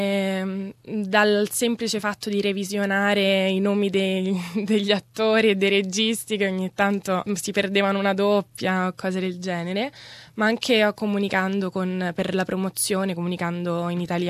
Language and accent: Italian; Rome, Lazio, Italy; sono di Roma, ho 24 anni e mi sono laureata in economia a Roma a marzo.